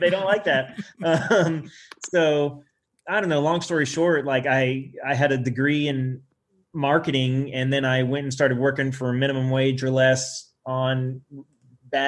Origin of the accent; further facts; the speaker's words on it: Oklahoma, United States; I'm from Southeast Oklahoma, which I know you're in Texas. And so, like, I'm from the buckle of the Bible Belt.